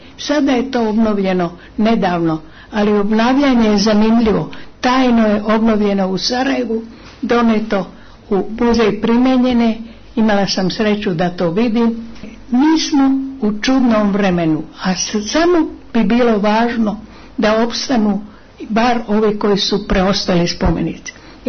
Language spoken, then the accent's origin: Serbian; Serbia; Kod nas u Srbiji ni ne zna se gdje je bila katedrala